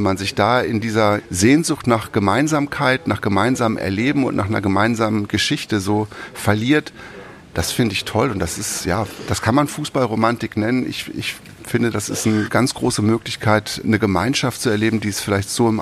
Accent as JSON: {"language": "German", "region": "Lower Saxony", "country": "Germany", "said": "ich stamme aus Niedersachsen"}